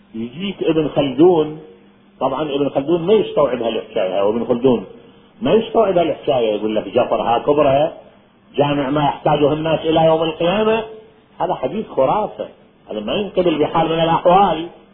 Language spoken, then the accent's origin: Arabic; Iraq; قلت له من العراق. قال لي انت على اي مذهب؟ قلت له انا على مذهب اهل البيت، على مدى الإمام الصادق جعفر بن محمد الصادق.